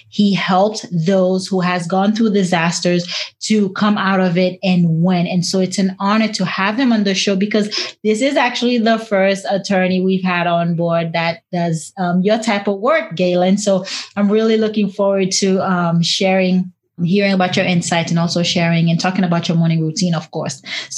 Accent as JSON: {"language": "English", "town": "Boston", "region": "Massachusetts", "country": "United States", "lives_now": "California, United States", "said": "And out of Boston, I'm from Boston. I lived in Roxbury for years before moving to California."}